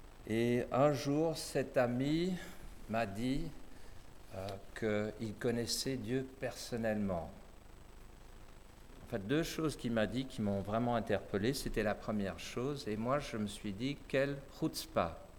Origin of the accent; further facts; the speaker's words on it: England, United Kingdom; Mes parents se sont réfugiés en Angleterre avant la guerre, mon père après la guerre. Et voilà, j'ai grandi en Angleterre dans une famille juive séculière, non religieuse.